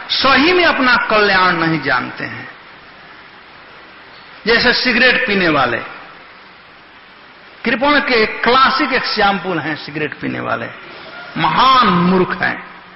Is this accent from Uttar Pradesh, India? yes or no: no; Bihar, India; हमारे यहां बिहार में कहावत है, जो रोगिया मांगेला वह बैदा बतावेला है।